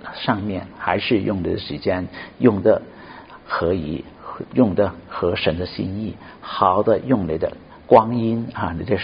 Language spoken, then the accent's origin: Chinese; Shunde, Guangdong, China; 我是脾气很不错的哈，我是顺德人